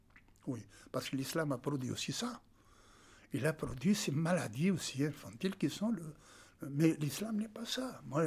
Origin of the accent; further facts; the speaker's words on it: Algeria; Moi, chez moi, en Algérie, j'ai vécu toute ma jeunesse avec des Juifs, dans la même maison.